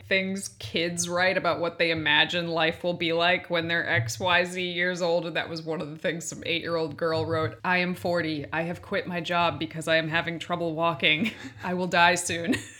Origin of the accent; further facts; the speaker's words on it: New England, United States; growing up in New England where we see a ton of snow.